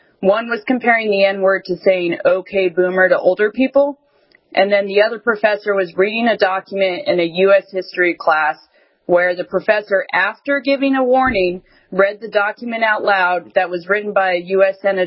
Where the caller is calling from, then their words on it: Virginia, United States; I'm calling from Virginia.